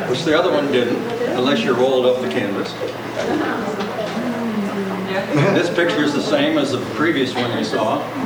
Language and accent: English; Seattle, Washington, United States; born there; also born or lived in Honeymoon Heights; I was born in Seattle. Oh. And then Honeymoon Heights. And this was the house we had at Honeymoon Heights.